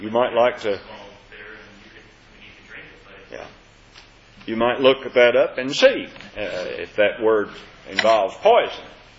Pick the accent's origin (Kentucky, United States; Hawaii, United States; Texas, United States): Kentucky, United States; When I grew up in Kentucky, it was not far from a place called Sulphur Well.